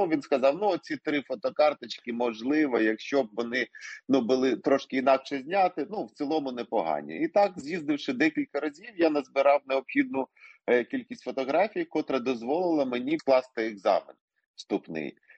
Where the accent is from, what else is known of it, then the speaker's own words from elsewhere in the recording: Zhytomyr, Zhytomyr Oblast, Ukraine; born there; Народився я на Житомирщині, в місті Житомир